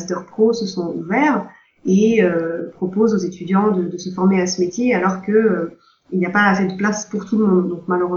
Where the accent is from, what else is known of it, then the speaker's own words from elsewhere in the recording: France; quand on est français, c'est vrai que ça fait partie de notre culture un petit peu.